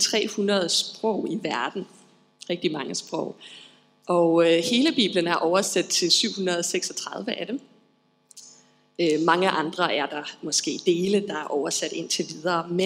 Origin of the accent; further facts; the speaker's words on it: Aarhus, Central Denmark Region, Denmark; born there; also born or lived in Armenia; jeg er født i Aarhus, og så har jeg tilbragt 9 år af min barndom i Armenien. Der arbejdede mine forældre.